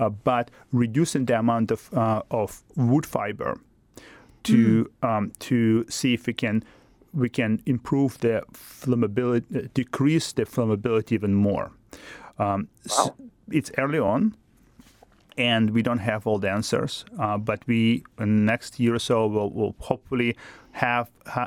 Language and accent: English; Russia; now in Alaska, United States; Now, growing up in Russia, Russians are known for their love for mushrooms.